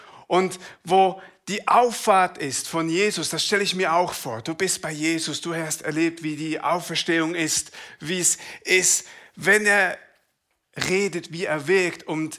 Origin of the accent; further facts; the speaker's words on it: Thun, Bern, Switzerland; ich bin in Thun geboren und aufgewachsen